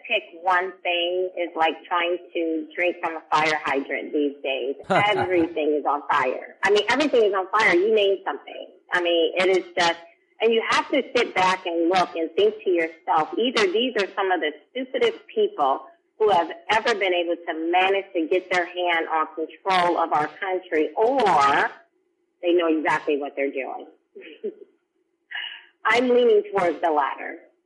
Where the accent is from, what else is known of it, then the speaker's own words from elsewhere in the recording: Alabama, United States; I'm black, growing up in Alabama, everybody's saved.